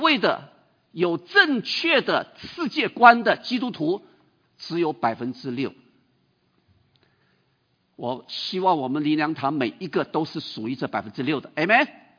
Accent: China; moved away as an adult; now in United States; 我们中国人喜欢博士啊，是不是？特别我们来了美国，最喜欢博士了

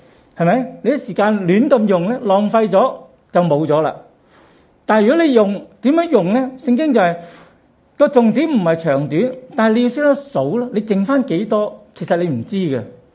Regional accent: Hong Kong

